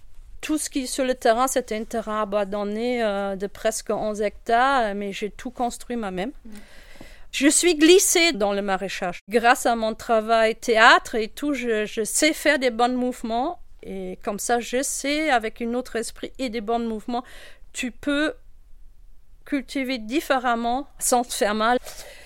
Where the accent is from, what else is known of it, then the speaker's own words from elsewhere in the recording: Northern Germany, Germany; French is a second language; D'origine, je viens de Nord d'Allemagne. Moi, j'entends pas que je parle avec un accent, d'ailleurs.